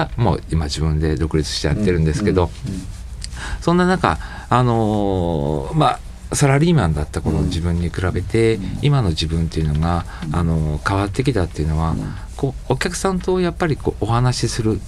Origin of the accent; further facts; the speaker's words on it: Matsuno, Shizuoka, Japan; 私実は生まれも育ちも静岡育ち、実は山の中、静岡から駅からそうですね14キロぐらい行ったところの奥静の入り口の松野というところに実は育ちました。